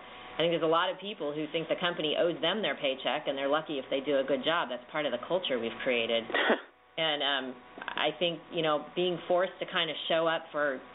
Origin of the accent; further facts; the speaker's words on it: California, United States; Now, we're from California, so we probably have a slightly slanted view.